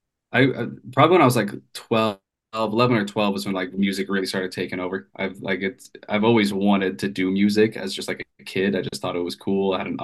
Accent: Spokane, Washington, United States; I'm from Spokane, Washington, so I'm on the complete opposite side of the country.

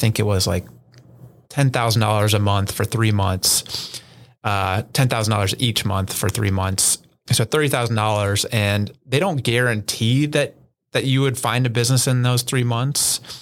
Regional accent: Boulder, Colorado, United States; I mean, I grew up in Boulder, so I was a big 12 guy.

